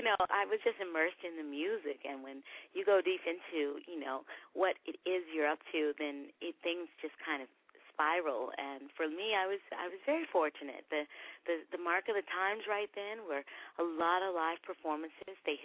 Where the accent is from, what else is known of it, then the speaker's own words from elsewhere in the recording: Los Angeles, California, United States; I'm from L.A. Los Angeles is my hometown, believe it or not.